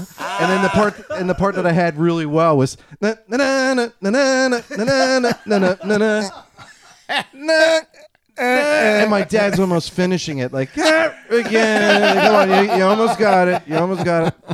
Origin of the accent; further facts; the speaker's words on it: Pennsylvania, United States; So then, you know, you'd start to talk and they'd say, where are you from? I'm like, 17th and Oregon.